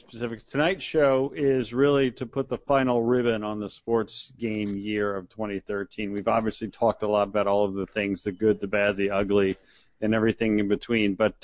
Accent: Alabama, United States; born there; I was born in Alabama. Both my parents are graduates of the University of Alabama

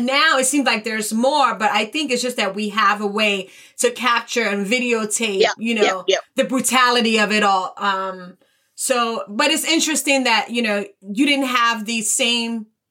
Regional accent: Newark, New Jersey, United States; Because I grew up in Newark, New Jersey in the 80s.

